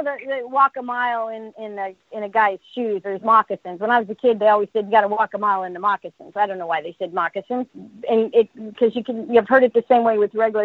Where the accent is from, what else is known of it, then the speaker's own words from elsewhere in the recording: North Carolina, United States; now in Virginia, United States; I am a Southerner. Well, my husband says I'm not Southern enough, but I brought up North Carolina. I live in Virginia. I'm kind of Southern.